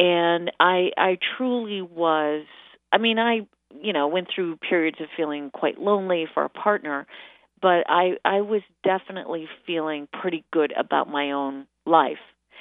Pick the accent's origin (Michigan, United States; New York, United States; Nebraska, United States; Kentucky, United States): New York, United States; Freeville; also born or lived in Chicago; when I moved back to my little hometown, I moved to Freeville from Chicago to take care of my mother at the end of her life.